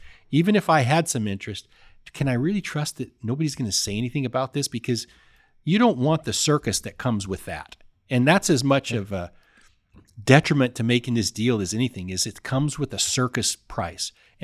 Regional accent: Idaho, United States; Well, I know I'm from Idaho, but no, I'm not that stupid.

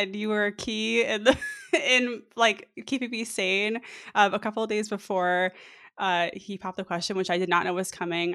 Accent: New York, United States; now in Mountain View, United States; I don't know. I'm new here. Okay. And I'm from New York.

